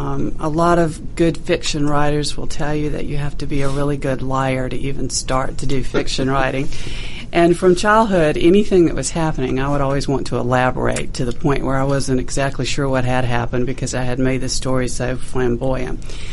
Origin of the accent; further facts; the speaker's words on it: South Carolina, United States; I grew up in South Carolina. I had the privilege of having a life where I did a lot of work on a farm.